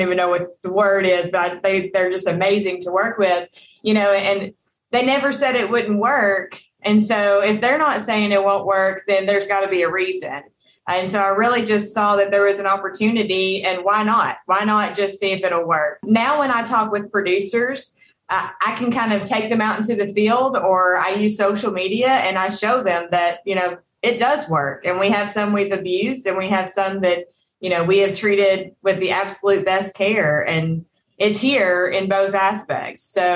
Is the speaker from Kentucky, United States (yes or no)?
yes; Kentucky, United States; Well, originally, I'm from Kentucky, so growing up with alfalfa and alfalfa production was kind of one of those standard things.